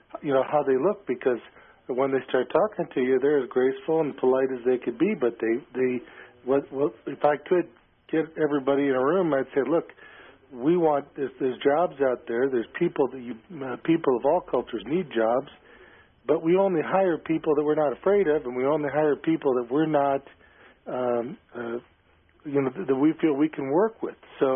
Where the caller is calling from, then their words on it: Lenexa, Kansas, United States; I'm calling from Lenexa, Kansas.